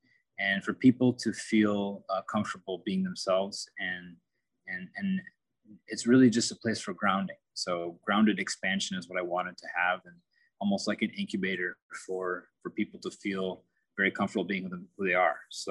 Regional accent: Minnesota, United States; I was born and raised in Minnesota, born with the hereditary of Indian parents, entrepreneurial parents.

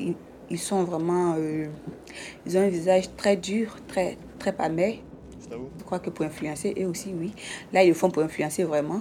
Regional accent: Côte d’Ivoire; aller chez moi, en Côte d'Ivoire, aller piller ma richesse, la richesse de mon pays

